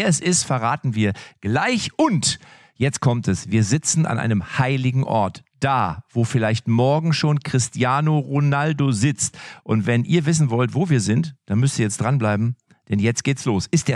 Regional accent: North Rhine-Westphalia, Germany; Ich komme aus der Region

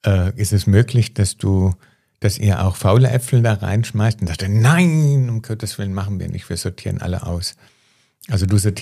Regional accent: Hesse, Germany; als Hesse

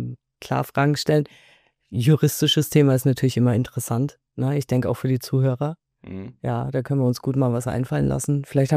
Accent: Bavaria, Germany; Aus Franken.

